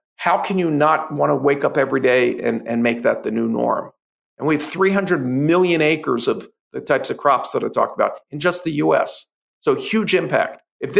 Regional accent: Philadelphia, Pennsylvania, United States; I grew up in Philadelphia. We had three reading groups in first grade.

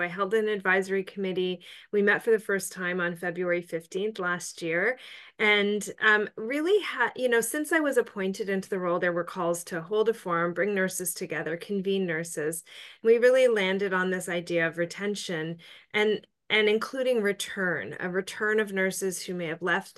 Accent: Ontario, Canada; I'm an RN from Ontario.

